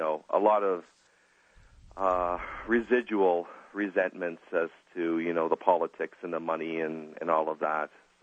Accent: Canada; And I'm a Canadian, so I had to become a quick study on New York and federal preservation law

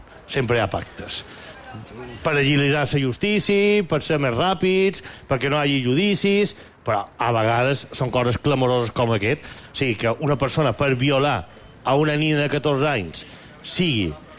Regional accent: Inca, Balearic Islands, Spain; born there; Jo soc nascut a Inca, i a Inca sempre m'ho deia el mateix.

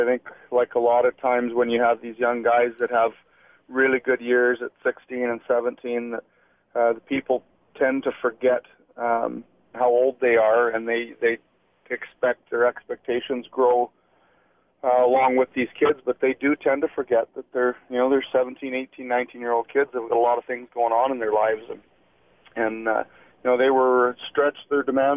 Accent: Regina, Saskatchewan, Canada; And I was from Regina and a fixture at the Brandt Center for many games

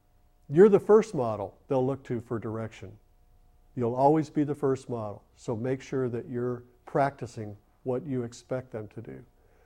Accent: Lexington, Kentucky, United States; growing up in Lexington, Kentucky. Of course, Kentucky is in the SEC with Florida.

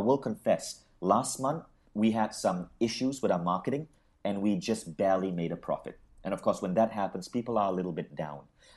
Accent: Michigan, United States; because I spent 4 years growing up in Michigan

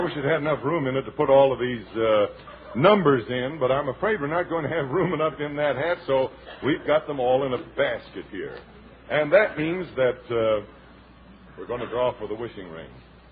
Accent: Illinois, United States; born there; I was born in Illinois, too, so I'm a sucker, too.

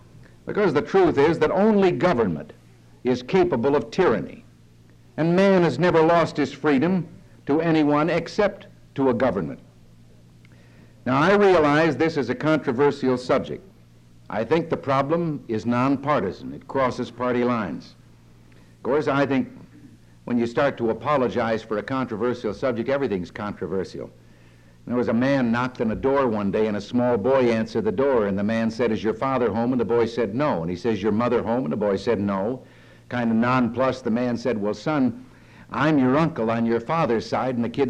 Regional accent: Dixon, Illinois, United States; also born or lived in Tampico, United States; I was born in Tampico, that's right, but I have to confess, very early age, moved and grew up in Dixon, Illinois, which is a few miles away and a little larger, was a city to me then

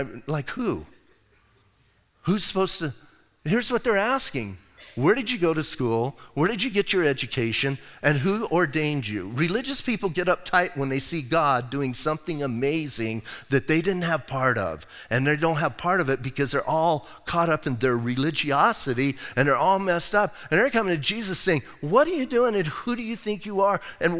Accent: Bisbee, Arizona, United States; I'm from Bisbee, Arizona.

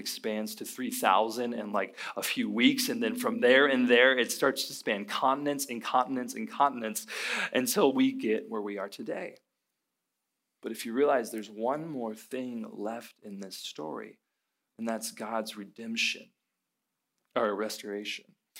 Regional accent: College Station, Texas, United States; also born or lived in Dallas; I grew up in College Station for my whole life, and I remember moving to Dallas shortly after college

